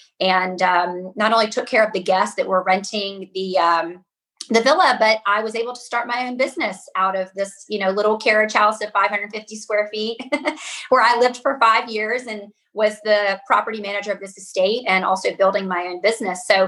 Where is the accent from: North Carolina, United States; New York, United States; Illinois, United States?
North Carolina, United States; Charlotte; moved away as an adult; now in Virgin Islands; I'm from Charlotte, North Carolina, and there's a direct flight into St. Thomas.